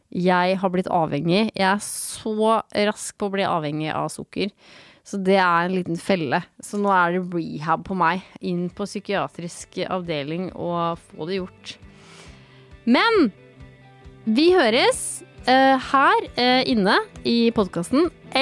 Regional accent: Vestfold, Norway; Så da bestemte vi oss for å ta en natt hjemme I Vestfold.

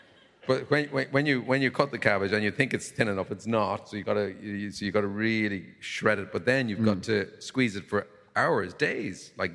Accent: Ireland; I'm Irish

